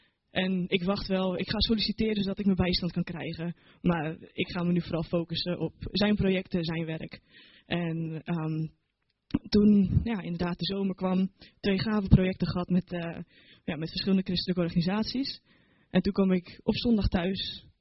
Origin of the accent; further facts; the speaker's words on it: Putten, Gelderland, Netherlands; toen ik belijdenis deed bij mij in de kerk in Putten waar ik vandaan kom.